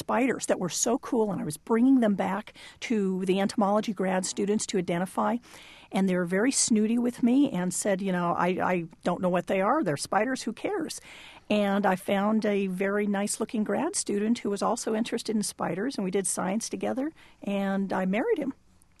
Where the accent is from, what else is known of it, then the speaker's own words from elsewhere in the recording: Denver, Colorado, United States; So I'm from Denver. I know that there are spiders there.